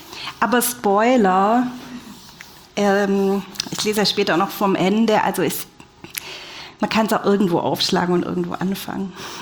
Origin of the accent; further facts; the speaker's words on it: Baden-Württemberg, Germany; ich bin Schwäbin